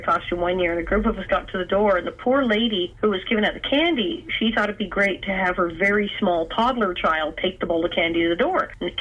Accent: Hollywood, California, United States; I grew up in Hollywood.

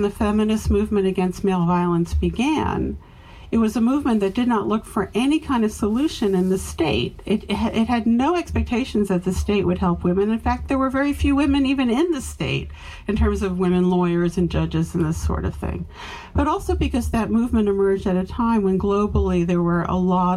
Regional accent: New York City, New York, United States; born there; So, like in 1958, when I was born in New York City

